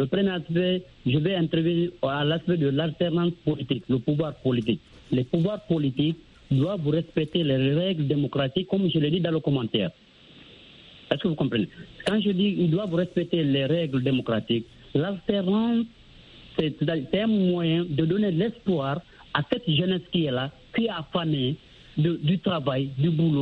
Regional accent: Guinea; now in Libreville, Gabon; Quand je suis chez moi en Guinée-Conakry, je ne suis pas à l'aise.

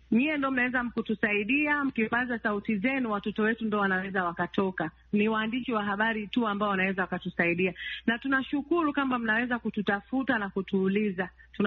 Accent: Tanzania; kwa sababu sisi ni Watanzania

